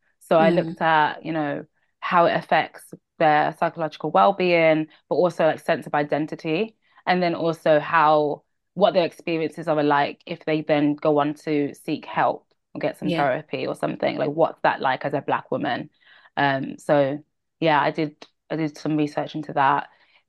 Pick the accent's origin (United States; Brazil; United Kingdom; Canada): United Kingdom; Birmingham, West Midlands; I'm from Birmingham.